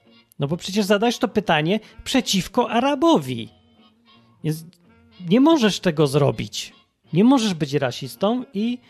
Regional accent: Kraków, Lesser Poland, Poland; now in England; w poniedziałek ja będę, bo ja z Krakowa, ja będę miał taki przymusowy kurs jazdy na motocyklu.

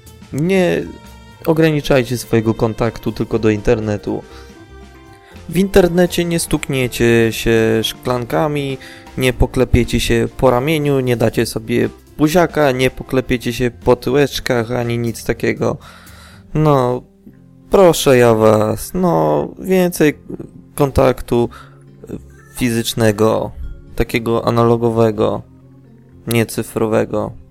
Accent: Siedlce, Masovian Voivodeship, Poland; Tak, jestem z Siedlec, jak ktoś jest, to możemy się spiknąć na browca.

